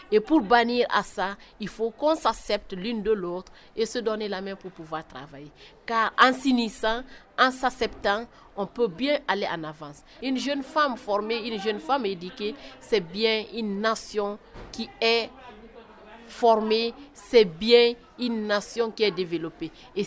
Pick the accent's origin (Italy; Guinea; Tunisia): Guinea; Je viens de la Guinée